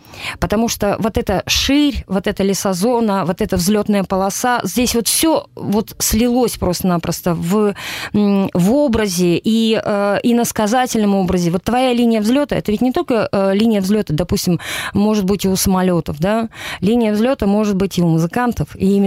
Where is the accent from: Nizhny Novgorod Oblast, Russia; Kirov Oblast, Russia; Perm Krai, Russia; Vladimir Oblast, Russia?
Perm Krai, Russia; Perm; я сама пермяк, я пермячка, я искренне и трепетно люблю и город, и край